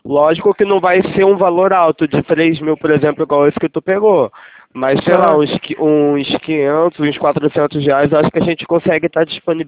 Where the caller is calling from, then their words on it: Rio de Janeiro, Brazil; Eu falo do Rio.